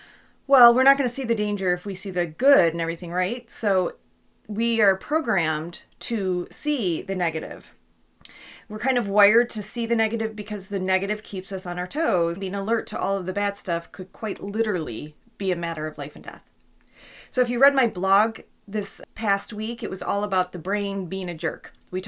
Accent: Detroit, Michigan, United States; I am from the Detroit metro area of Michigan, and the weather is always pretty funky here in the springtime.

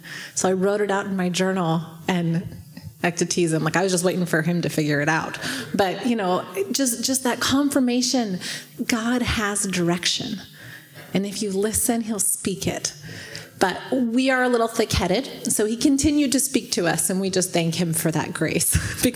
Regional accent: Sandy, Oregon, United States; now in Ecuador; Now, if you remember, we're from Sandy, Oregon, right? Sandy, Oregon.

